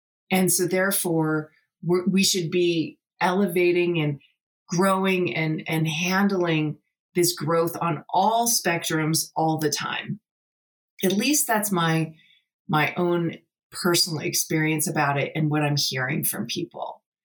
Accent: California, United States; I grew up in California, and you know, there's pockets, of course

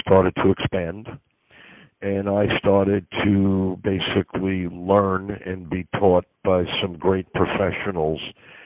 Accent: New York, United States; I came from humble beginnings when I grew up in New York.

